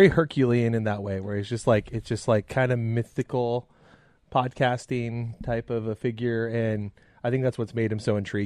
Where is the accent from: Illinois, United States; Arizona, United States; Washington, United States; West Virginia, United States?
Arizona, United States; Gilbert; My hometown, by the way, Gilbert.